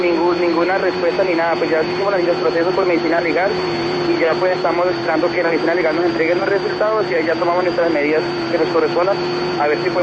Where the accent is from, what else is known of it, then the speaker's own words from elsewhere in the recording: Ortega, Tolima, Colombia; now in Bogotá, Colombia; De Ortega, Tolima.